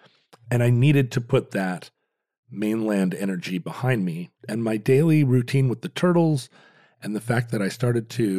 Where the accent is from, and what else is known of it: Alaska, United States; born or raised there